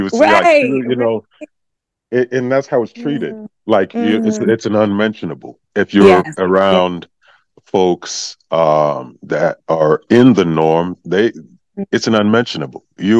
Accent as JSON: {"language": "English", "region": "New Mexico", "country": "United States", "tie": "born or raised there", "said": "I was born and raised in La Tierra del Encanto, Land of Enchantment, in New Mexico."}